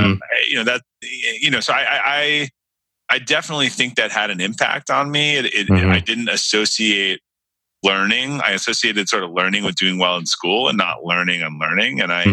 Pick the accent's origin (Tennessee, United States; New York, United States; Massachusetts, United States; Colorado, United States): Massachusetts, United States; Brookline; I grew up in Brookline